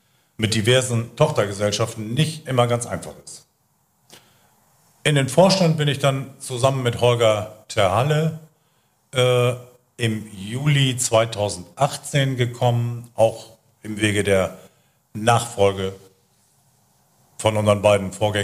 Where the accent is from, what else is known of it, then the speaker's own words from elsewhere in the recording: Neubörger, Lower Saxony, Germany; born there; now in Meppen, Germany; Wir wohnen in Meppen. Geboren bin ich in Neubürger.